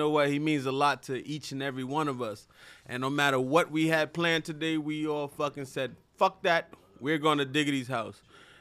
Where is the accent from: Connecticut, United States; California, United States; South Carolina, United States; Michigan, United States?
South Carolina, United States; now in New York, United States; I came from South Carolina. I went to Coney Island, and you guys all accepted me with open arms.